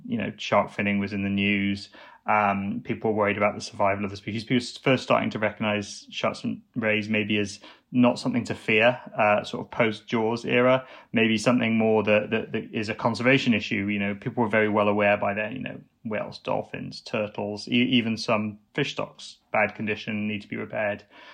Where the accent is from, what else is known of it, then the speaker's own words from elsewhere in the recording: Wales, United Kingdom; I grew up on the Gower Coast in South Wales, and as a child spent a lot of my time rock pooling in that area.